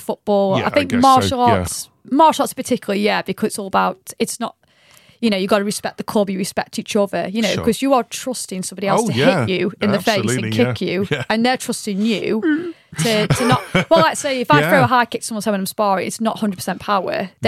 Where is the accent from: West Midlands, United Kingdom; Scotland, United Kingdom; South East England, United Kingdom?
West Midlands, United Kingdom; Tunstall; So I'm from Stoke-on-Trent, and I'm originally from a town called Tunstall.